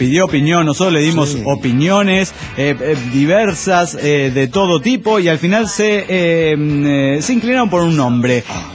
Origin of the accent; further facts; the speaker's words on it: Orizaba, Veracruz, Mexico; de Orizaba, México.